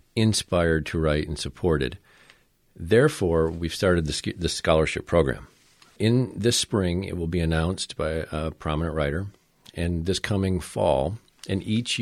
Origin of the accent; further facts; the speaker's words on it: Traverse City, Michigan, United States; When I was a young student growing up in Traverse City